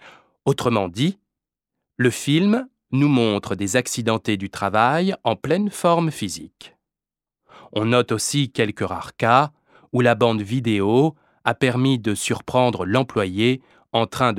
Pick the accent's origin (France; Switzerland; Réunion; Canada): Canada; Quebec; Chez nous, au Québec, cette question a été soulevée dans une soixantaine de décisions.